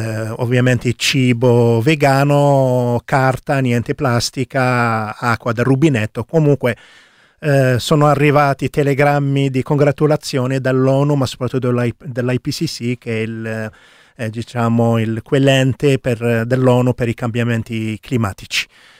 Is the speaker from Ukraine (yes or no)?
no; Gaza Strip, Palestine; vengo dalla striscia di Gaza, Palestina occupata